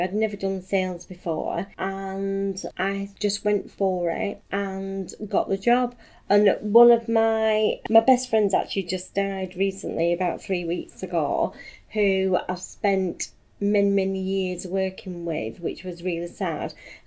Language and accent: English; Accrington, North West England, United Kingdom; I'm one of five children. I am the youngest, and I was born in Accrington, born and bred, very close to the town centre, and I'm 58 years old